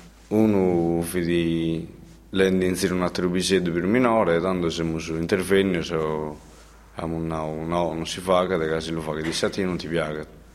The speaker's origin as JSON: {"language": "Italian", "town": "Bono", "region": "Sardinia", "country": "Italy", "said": "Io sono del Bono."}